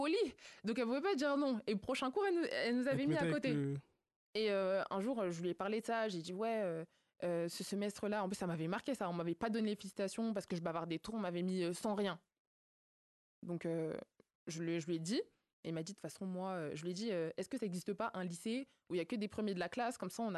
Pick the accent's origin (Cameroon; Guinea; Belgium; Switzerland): Cameroon; J'ai déjà l'objectif de viser l'excellence parce que je suis camerounaise.